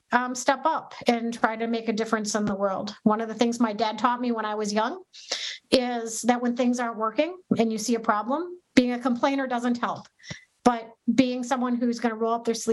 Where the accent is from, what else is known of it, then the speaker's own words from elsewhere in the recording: Madison, Wisconsin, United States; And I grew up in Madison.